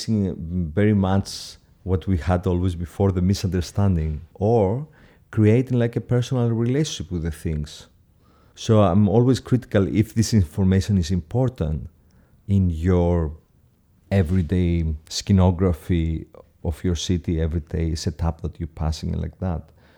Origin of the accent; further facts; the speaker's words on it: Athens, Attica, Greece; Like I grew up in Athens.